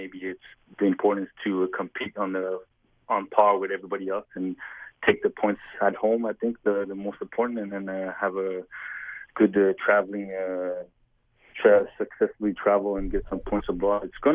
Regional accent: Montreal, Quebec, Canada; because I'm from Montreal, going to be playing against some Toronto guys

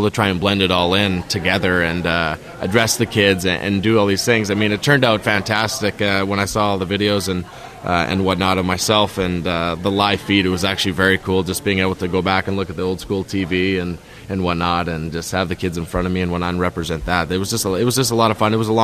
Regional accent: Canada; This is a great opportunity for myself being Canadian. I love being Canadian

